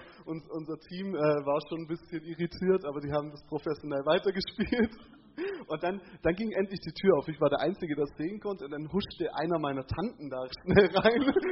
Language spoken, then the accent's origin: German; Katzensteig, Baden-Württemberg, Germany; bin ich in der Gemeinde hier aufgewachsen, komme ursprünglich aus Katzensteig … Ich habe einen langen Lebensweg mittlerweile hinter mir, bin 26